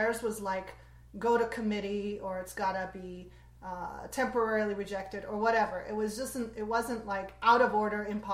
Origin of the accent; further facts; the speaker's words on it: Los Angeles, California, United States; I'm from LA.